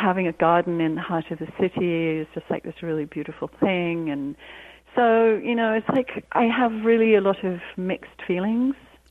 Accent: South East England, United Kingdom; also born or lived in Jamaica / Cyprus; I grew up mostly, I wasn't born in England, I was born in Jamaica, and then grew up my early years in Cyprus, and then moved to England when I was about six. And we lived in mostly in Hampshire, which is sort of halfway between London and Southampton

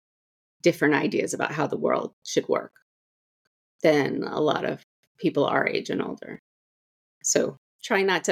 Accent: California, United States; Now, I grew up in California.

